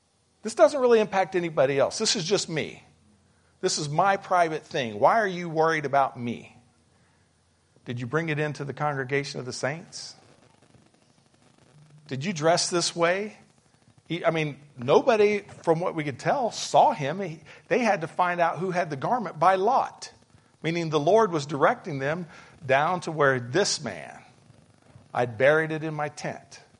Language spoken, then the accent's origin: English; Louisiana, United States; I'm from Louisiana, so we're going to go for this, just for this example, with yellow and gold.